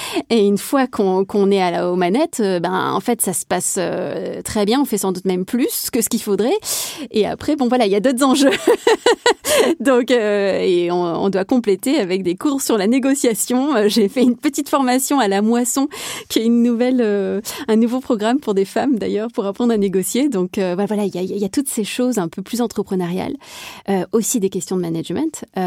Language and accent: French; Marseille, Provence-Alpes-Côte d'Azur, France; je suis marseillaise